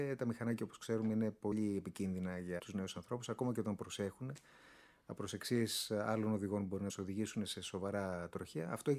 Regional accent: Koroni, Peloponnese, Greece; Κατάγομαι από την Κορώνη Μεσσηνίας και έκανα αγροτικό στα Φιλιατρά

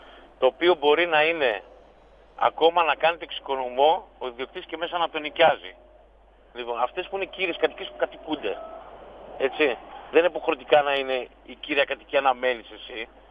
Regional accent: Thessaloniki, Central Macedonia, Greece; Είμαι συνδικαλιστής από Θεσσαλονίκη

